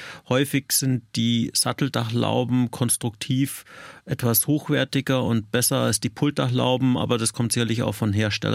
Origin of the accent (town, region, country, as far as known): Bavaria, Germany